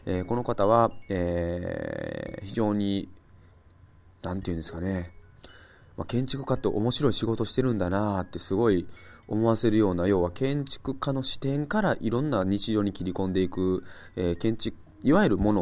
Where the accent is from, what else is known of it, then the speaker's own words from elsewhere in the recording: Sakai, Osaka, Japan; 私は特に生まれも育ちも、大阪でして、実家に帰ると言っても結局私大阪なんです。大阪の堺なんですけども